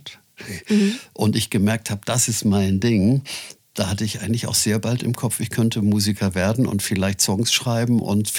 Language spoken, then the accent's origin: German; Hamburg, Germany; Als Kind Alster, denn ich bin in Winterhude aufgewachsen.